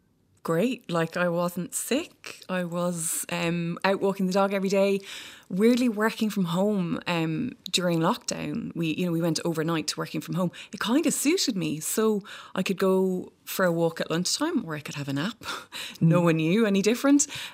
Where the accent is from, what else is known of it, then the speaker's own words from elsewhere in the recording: Ireland; I'm Irish obviously